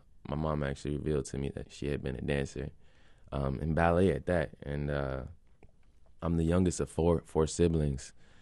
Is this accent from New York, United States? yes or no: no; South Carolina, United States; Yeah. I mean, growing up in South Carolina, I heard two things about ballet.